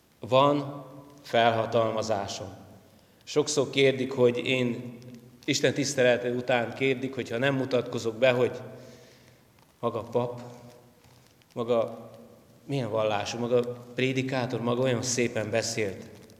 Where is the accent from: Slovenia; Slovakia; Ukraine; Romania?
Romania; Transylvania; moved away as an adult; now in Kiskőrös, Hungary; Erdélyek vagyunk, Erdélyből származunk, 89-ben a régi rendszerbe, rendszerváltás előtt szöktem a zöld határon, és Isten Kiskörösre vezetett. Nem tudtam, hogy miért, de alig 22 éves voltam